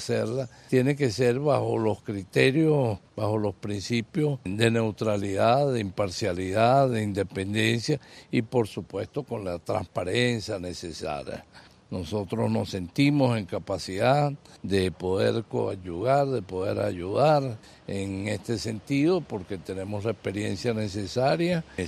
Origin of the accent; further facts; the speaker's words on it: Venezuela; porque somos venezolanos.